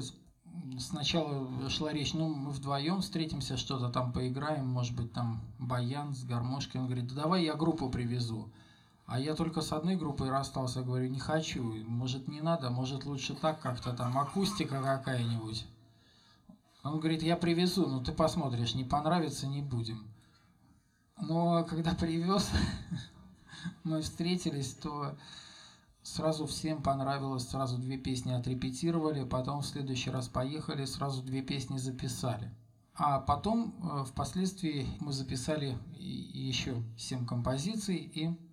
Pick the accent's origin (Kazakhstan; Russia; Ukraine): Russia; Saint Petersburg; А я сам из Петербурга